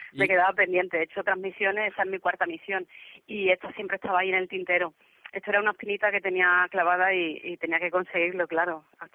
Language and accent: Spanish; Seville, Andalusia, Spain; yo soy natural de Sevilla, soy nacida en Sevilla.